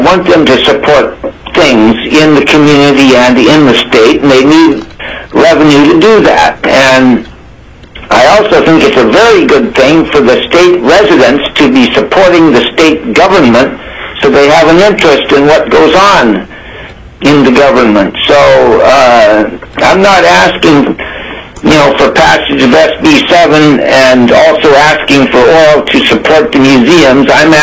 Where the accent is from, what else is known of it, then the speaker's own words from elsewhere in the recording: Ketchikan, Alaska, United States; I was born and raised in Ketchikan and moved to Fairbanks 42 years ago